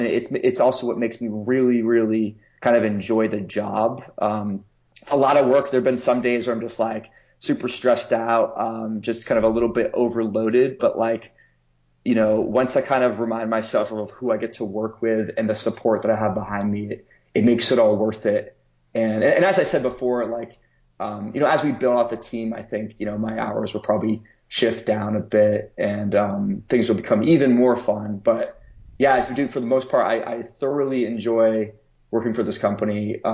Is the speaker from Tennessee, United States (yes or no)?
no; Vermont, United States; Like I'll never forget, I'm from Vermont originally